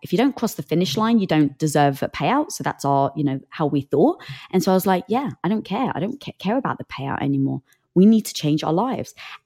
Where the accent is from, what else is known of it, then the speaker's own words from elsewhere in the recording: England, United Kingdom; I'm from England. My parents are from Cyprus.